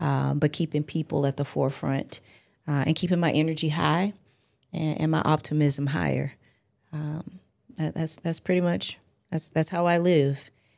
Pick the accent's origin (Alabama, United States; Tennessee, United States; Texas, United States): Alabama, United States; now in Cleveland, United States; I'm a Southern girl. I'm from Alabama.